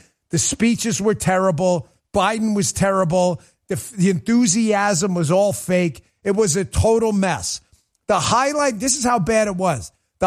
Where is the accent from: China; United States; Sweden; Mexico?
United States; New York City, New York; I'm actually from New York City. I lived in Queens. My dad lived in Jackson Heights. So did my grandmother. I spent a lot of my childhood there.